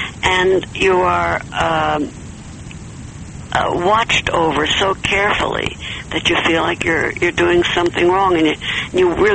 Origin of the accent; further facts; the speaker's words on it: United States; I'm an American.